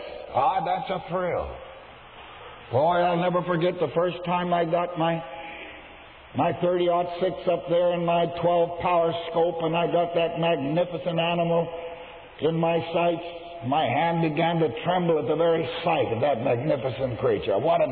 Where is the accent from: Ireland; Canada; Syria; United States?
Canada; when I'm a Canadian, and in Canada, we're very strict about our hunting rules.